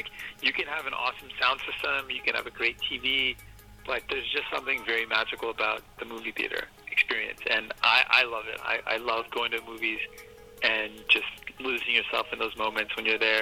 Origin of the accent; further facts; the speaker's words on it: Toronto, Ontario, Canada; born there; And so I was born in Toronto